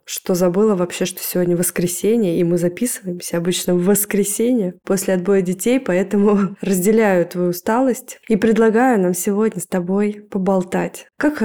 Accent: Moscow, Russia; И мы из Москвы.

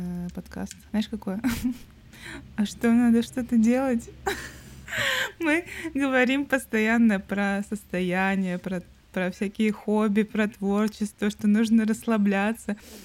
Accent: Montenegro; я из Черногории.

